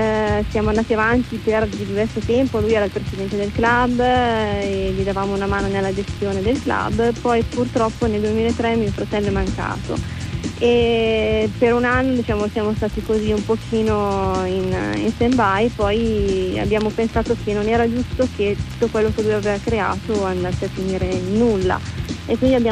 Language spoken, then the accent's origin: Italian; Novara, Piedmont, Italy; noi siamo di Novara, quindi nelle zone intorno a Novara ci sono delle realtà